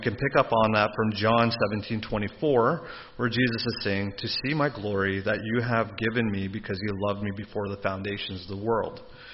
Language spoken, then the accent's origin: English; Sarnia, Ontario, Canada; I hail from Sarnia, Ontario